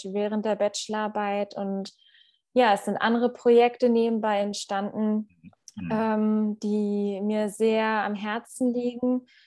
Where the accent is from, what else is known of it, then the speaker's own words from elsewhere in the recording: Braunschweig, Lower Saxony, Germany; now in Hamburg, Germany; Ich habe letzte Woche in Braunschweig in meiner Heimat sozusagen ein Tennisturnier gespielt